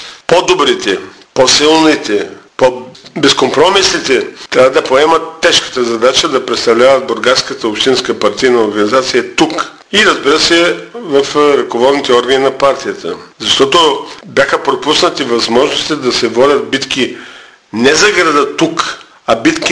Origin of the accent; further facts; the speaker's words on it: Burgas, Burgas Province, Bulgaria; Но като бургазлия, ви давахте за лошо или за хубаво съвсем обективни оценки